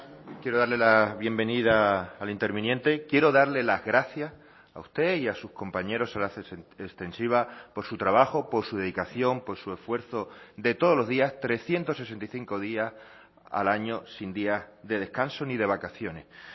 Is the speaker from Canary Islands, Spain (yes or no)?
yes; Fuerteventura, Canary Islands, Spain; Yo, que soy de Fuerteventura, me quedo indignado